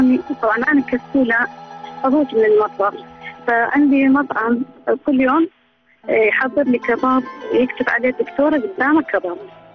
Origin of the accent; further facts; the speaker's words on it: Kirkuk, Kirkuk Governorate, Iraq; يعني بصورة لانا من كركوك